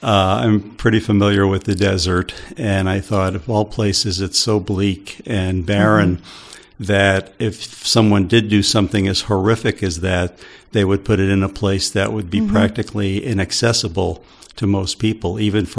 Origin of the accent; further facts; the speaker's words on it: New York City, New York, United States; Well, I grew up in New York City back in the 50s, and there were a lot of people there who were kind of different.